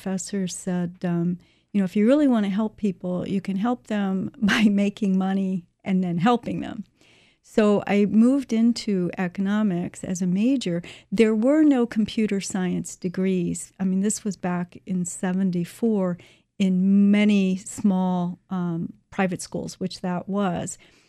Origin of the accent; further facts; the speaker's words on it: Severna Park, Maryland, United States; I grew up here in Maryland in Anne Arundel County in the Severna Park area. I went to Severna Park High School.